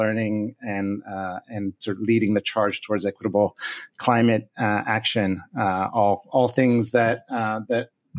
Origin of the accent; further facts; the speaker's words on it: Milan, Lombardy, Italy; now in Turin, Italy; I'm originally from Milan, Italy. I now reside in Torino, Italy, and in between have spent quite a bit of time in the States and other parts of the world